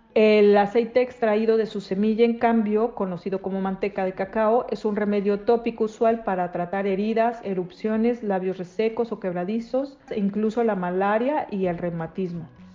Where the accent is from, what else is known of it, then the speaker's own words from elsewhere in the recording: Mexico; Así que el cacao ya es patrimonio cultural en mi país.